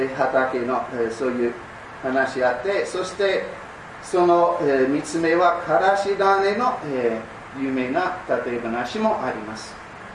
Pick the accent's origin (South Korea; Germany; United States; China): United States; Japanese is a second language; moved away as an adult; now in Japan; イギリス、からではなく、 … 私はアメリカから来ました。イギリスからアメリカに渡って私は8代目です。そういうことでアメリカ人です。